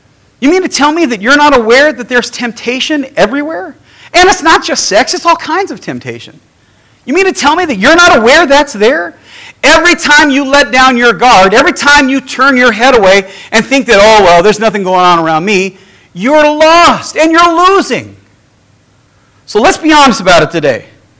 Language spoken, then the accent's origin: English; Los Angeles, California, United States; I grew up in South Central LA. I grew up in the ghetto.